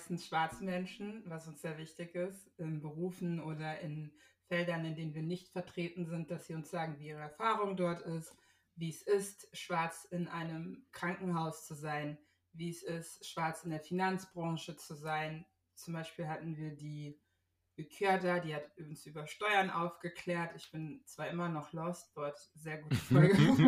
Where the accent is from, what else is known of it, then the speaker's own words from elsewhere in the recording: Hesse, Germany; wir sind beide aus dem Rhein-Main-Bereich, wir sind auch beide gleich alt